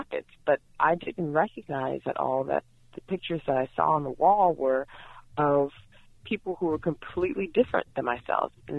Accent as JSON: {"language": "English", "town": "Los Angeles", "region": "California", "country": "United States", "tie": "born or raised there", "said": "I was born in Los Angeles here, and we had a single mother that raised four of us by herself"}